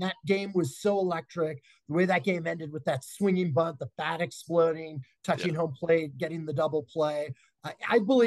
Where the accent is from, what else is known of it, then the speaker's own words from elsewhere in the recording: Los Angeles, California, United States; Yeah, I mean, I grew up in Los Angeles. I was, from the age of 10 to 15, he was a monolith.